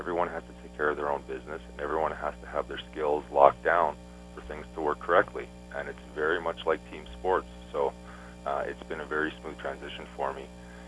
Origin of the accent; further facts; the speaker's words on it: Saskatchewan, Canada; And I was also lucky enough growing up in Saskatchewan. Yeah, I got that green blood in me.